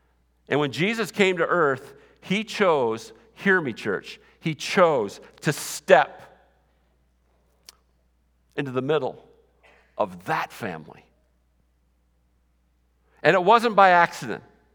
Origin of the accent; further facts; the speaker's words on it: Slayton, Minnesota, United States; I'm from Slayton, Minnesota. I don't know if too much that comes good from Slayton, but anything can happen, right?